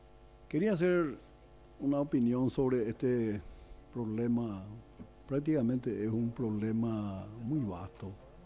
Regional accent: Cordillera, Paraguay; no solamente en mi pueblo, en mi ciudad, sino en todo el departamento de Cordillera.

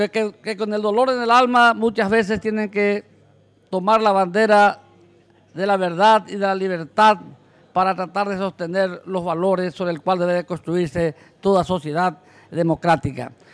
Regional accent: Paraguay; como ciudadanos, como sensibles paraguayos

